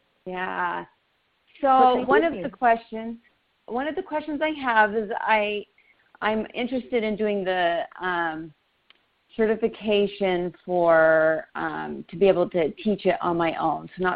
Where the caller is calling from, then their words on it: St. George, Utah, United States; From Utah. I'm down in St. George, about 2 hours away from Vegas.